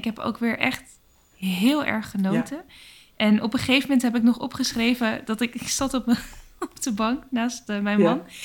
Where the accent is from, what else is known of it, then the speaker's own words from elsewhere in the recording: Randstad, Netherlands; ik kom uit het, nou niet echt uit het noorden, maar ik kom uit de Randstad.